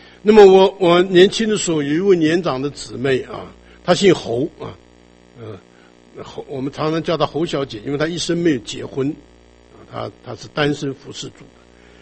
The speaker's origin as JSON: {"language": "Chinese", "country": "Taiwan", "tie": "born or raised there", "lives_now": "Seattle, United States", "said": "你知道在我这个小的时候在台湾呢、啊、哇，这一个苹果多贵呀"}